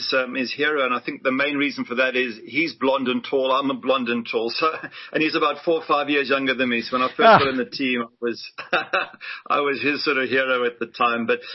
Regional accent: South Africa; also born or lived in England; now in Florida, United States; Yeah, no, we came at about 6 years of age. So, I mean, I'm basically South African in the sense that I grew up there and I see myself as South African. But obviously I was entitled to play for England, you know, due to my birth.

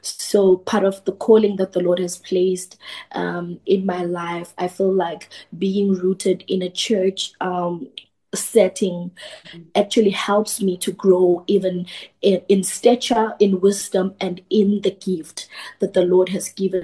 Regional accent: Eswatini; now in Johannesburg, South Africa; so I'm from Eswatini, born and bred in Swaziland, just currently based in Johannesburg.

